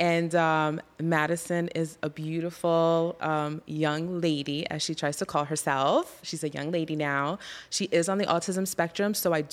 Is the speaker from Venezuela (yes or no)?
no; Puerto Rico; now in United States; I grew up in Puerto Rico. When I came from Puerto Rico, as I would think I was nine, I didn't know any English.